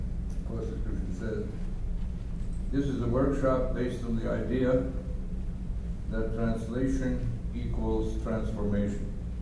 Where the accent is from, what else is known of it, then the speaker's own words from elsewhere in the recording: Helsinki, Uusimaa, Finland; first language German; English is a second language; to my knowledge of Swedish, which is the language in which I first learned to read. I grew up in Helsinki, Finland